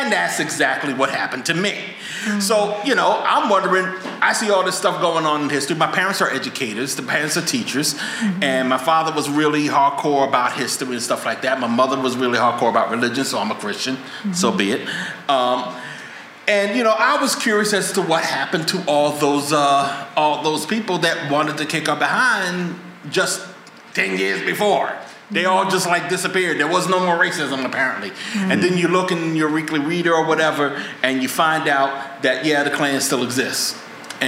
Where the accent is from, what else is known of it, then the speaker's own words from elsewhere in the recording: Newark, New Jersey, United States; born there; they raised us in the suburbs, so we missed all the inner city drama that you had to deal with back then. I was born in Newark.